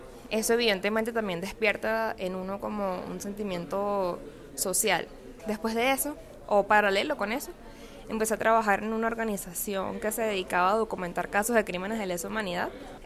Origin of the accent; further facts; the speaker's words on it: Caracas, Capital District, Venezuela; yo soy caraqueña. Tengo 29 años, yo estudié estudios internacionales en la Universidad Central.